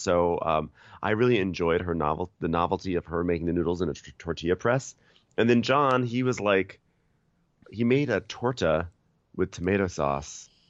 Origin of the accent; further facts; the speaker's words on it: Long Island, New York, United States; when I grew up in Long Island, we always had chewy goat after on our scampi nights.